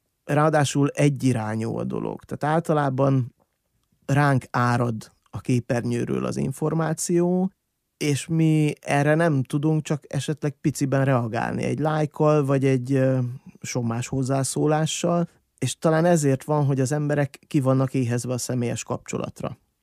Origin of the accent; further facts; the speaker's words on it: Bükkzsérc, Borsod-Abaúj-Zemplén, Hungary; én faluról jöttem, Bükzsércről